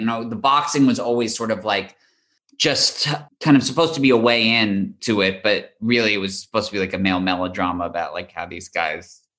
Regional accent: Los Angeles, California, United States; I grew up in Los Angeles and I stopped liking the Lakers after Shaq left.

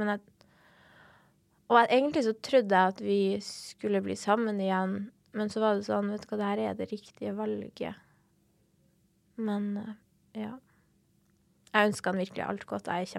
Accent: Alta, Finnmark, Norway; moved away; hvor jeg kommer fra I Alta, og så jeg sånn, men jeg flyttet jo fra Alta, fordi jeg hater å gå på tur, sånn, og derfor jeg bor her.

